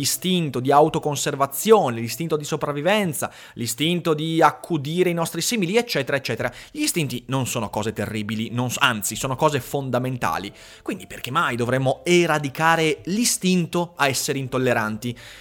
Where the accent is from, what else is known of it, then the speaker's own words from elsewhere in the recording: Veneto, Italy; lo so, sono veneto